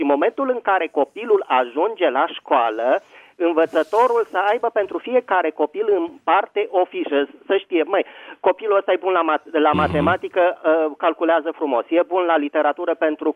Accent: Bucharest, Romania; din București.

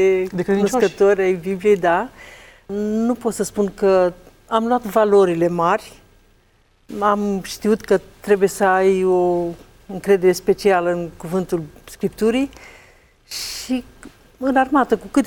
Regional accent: Sfântul Gheorghe, Covasna County, Romania; Sunt din Sfântul Gheorghe, județul Covasna, 66 de ani

